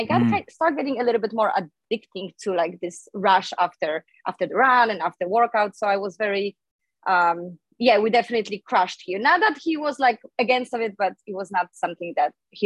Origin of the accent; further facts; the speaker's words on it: Poland; English is a second language; I'm originally from Poland, and when I was growing up in Poland